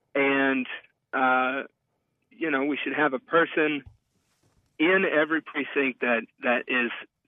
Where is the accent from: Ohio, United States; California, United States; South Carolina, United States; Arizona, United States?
Ohio, United States; I grew up in Appalachia, Columbiana County, and I'm a Democrat.